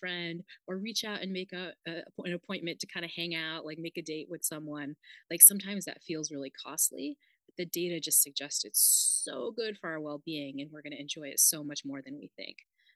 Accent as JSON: {"language": "English", "region": "Northeast", "country": "United States", "said": "I'm like from the Northeast and, you know, very like city girl."}